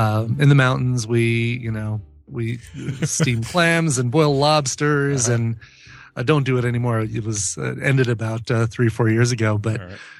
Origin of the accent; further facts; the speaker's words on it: Colorado, United States; growing up in Colorado, way before it became legal. I mean, there were friends that I knew in high school who were all into drugs